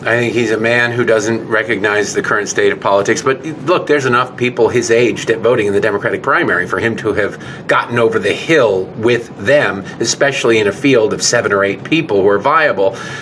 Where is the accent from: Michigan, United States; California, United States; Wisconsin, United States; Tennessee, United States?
Michigan, United States; Detroit; I grew up in Detroit.